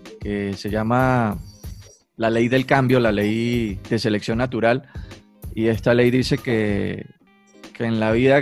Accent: Venezuela; now in Bogotá, Colombia; yo soy venezolano, tengo aproximadamente como 4 años y medio aquí en Bogotá

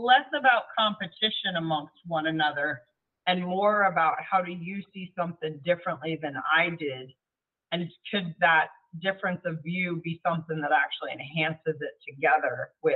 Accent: Oregon, United States; accent: Midwestern; also born or lived in Minnesota; No, I was born in a small farming community in Minnesota, hence the Midwestern accent. But I grew up in Southern Oregon, so I'm a Pacific Northwest girl.

